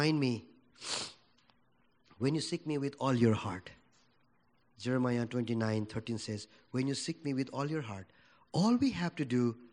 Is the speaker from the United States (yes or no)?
no; Nepal; English is a second language; English is not my language. I'm from Nepal.